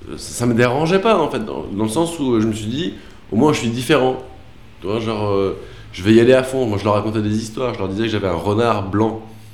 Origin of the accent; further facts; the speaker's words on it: Brittany, France; Je me suis dit, c'est marqué sur ma tête que je suis breton alors que j'essaie de me cacher, tu vois.